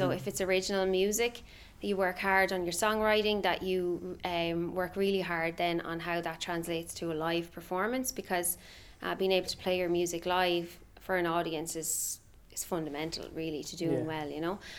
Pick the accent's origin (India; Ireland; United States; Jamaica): Ireland; Carlow, Leinster; which is 12 female singers. We're all from Carlow.